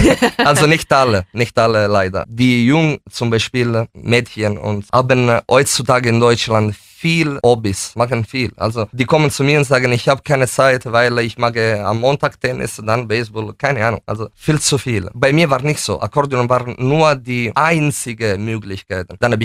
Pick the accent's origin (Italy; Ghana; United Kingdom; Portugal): Italy; German is a second language; now in Germany; Ja, ich bin Italiener